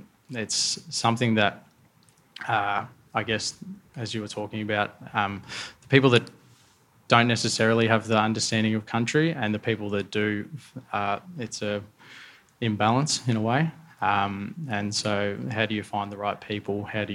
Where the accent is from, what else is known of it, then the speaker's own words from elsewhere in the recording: Victoria, Australia; I was born on Yorta Yorta country, so... rural Victoria